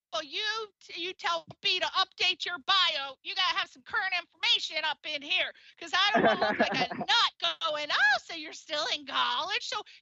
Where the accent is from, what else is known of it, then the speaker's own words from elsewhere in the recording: Connecticut, United States; also born or lived in Maryland; Let me tell you, honey, even though I'm from Connecticut, I grew up halfway between Connecticut and Maryland.